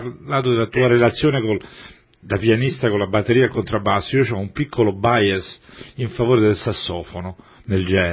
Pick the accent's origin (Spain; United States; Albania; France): United States; New York; Italian is a second language; now in Italy; Io vengo da New York e, come sai, il jazz è qualcosa di molto vivo.